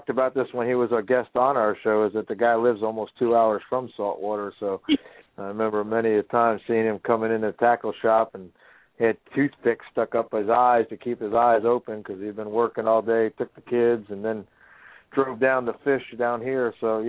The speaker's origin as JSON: {"language": "English", "region": "Virginia", "country": "United States", "said": "I say that when I was in Florida working this past winter and I'd mention to anybody that I was from Virginia"}